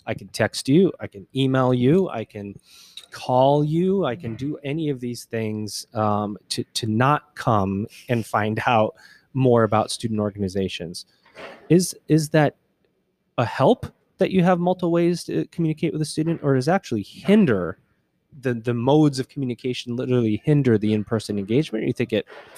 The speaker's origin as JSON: {"language": "English", "town": "Syracuse", "region": "New York", "country": "United States", "tie": "born or raised there", "said": "I grew up in Syracuse, New York. It was all about basketball, all about Syracuse."}